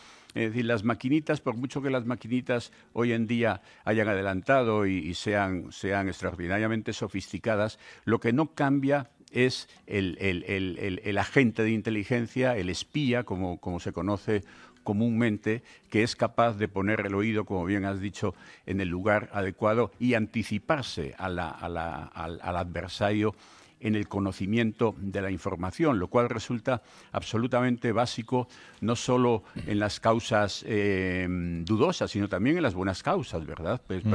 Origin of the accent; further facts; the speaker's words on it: Bilbao, Basque Country, Spain; yo soy de Bilbao